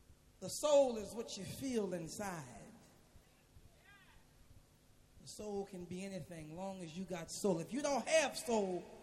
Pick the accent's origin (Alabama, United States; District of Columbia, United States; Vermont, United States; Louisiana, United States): Louisiana, United States; New Orleans; Because I'm from Louisiana and because I'm from New Orleans, I dedicate this song to everything that happened down in Louisiana because of the hurricane.